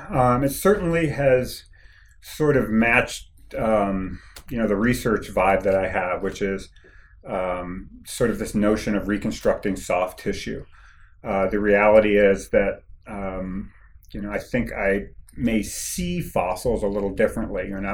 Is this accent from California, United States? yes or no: no; New York, United States; But I grew up in the Devonian of upstate New York. I'm very old. I grew up in upstate New York where there was lots of Devonian.